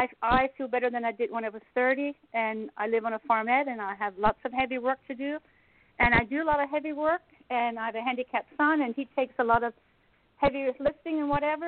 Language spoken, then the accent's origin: English; Pennsylvania, United States; I'm from Pennsylvania.